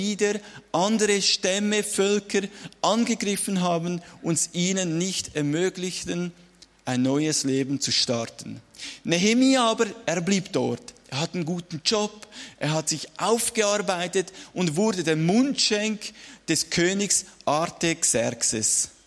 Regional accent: Zurich, Switzerland; Ich komme aus der Schweiz, wie ihr hört, von Zürich.

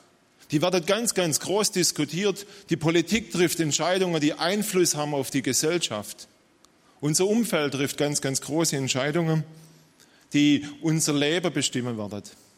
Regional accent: Dettingen an der Erms, Baden-Württemberg, Germany; Ja, ich komme aus Dettingen-Erms, kurz da im Ermstal drüber.

